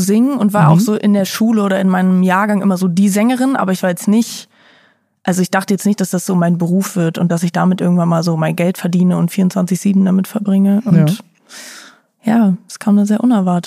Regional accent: Hamburg, Germany; also born or lived in Munich / Hannover; ich bin 25, ich komme gebürtig aus München, bin dann nach Hamburg gezogen und da lange aufgewachsen, am Stadtrand.

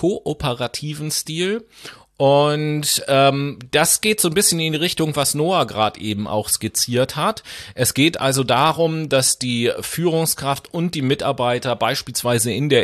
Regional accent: Hamburg, Germany; ich komme ja aus Hamburg, ne?

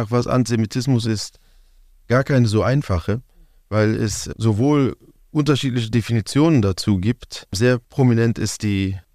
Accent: Berlin, Germany; Ich selber bin gebürtiger Berliner. Ich bin in Neukölln geboren und aufgewachsen, bin da zur Schule gegangen. Hab da Fußball gespielt, habe meine gesamte Jugend dort verbracht. Gefühlt bin ich nie aus Neukölln rausgekommen in meiner Jugend.

